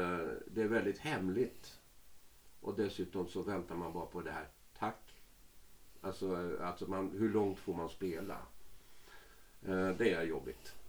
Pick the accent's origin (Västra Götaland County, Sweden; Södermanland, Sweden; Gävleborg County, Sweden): Södermanland, Sweden; Eskilstuna; jag kom ifrån Eskilstuna och det var på musikskolan då där.